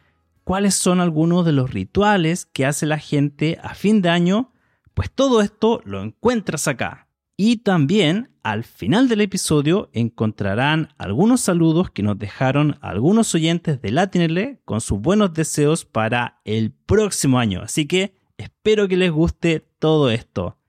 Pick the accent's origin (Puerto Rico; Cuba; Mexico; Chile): Chile; soy de Chile y soy el presentador de este podcast